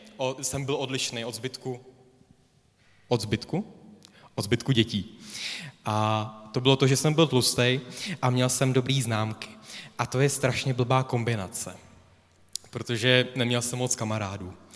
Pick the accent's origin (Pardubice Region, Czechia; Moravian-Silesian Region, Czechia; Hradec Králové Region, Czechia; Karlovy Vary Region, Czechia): Hradec Králové Region, Czechia; Úpice; já jsem z Sebečka z Úpice. Na rozdíl od Honzy jsem z kompletně nevěřícího prostředí.